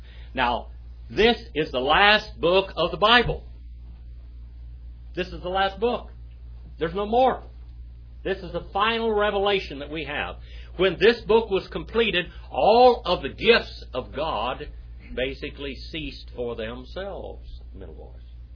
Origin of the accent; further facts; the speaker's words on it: Texas, United States; Oh, yeah, I rode horses in Texas. I'm from Texas.